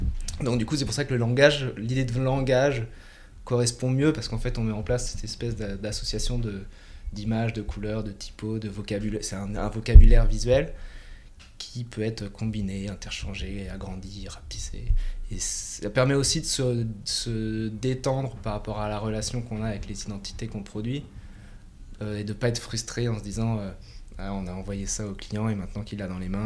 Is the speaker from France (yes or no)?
yes; France; moved away; ça fait longtemps qu'on est parti de France